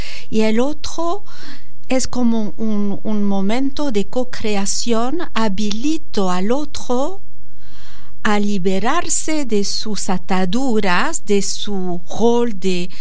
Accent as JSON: {"language": "Spanish", "country": "France", "second_language": "Spanish", "moved": "as an adult", "lives_now": "Argentina", "said": "Sigo después de casi 30 años viviendo en Argentina con mi acento. Vine por amor"}